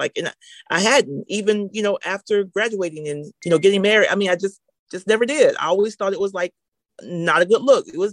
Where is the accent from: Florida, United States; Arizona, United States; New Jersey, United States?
Florida, United States; Oviedo; So I'm from a little town in Florida called Oviedo. It's a kind of a, you know, it's a little country town outside of Orlando, Florida.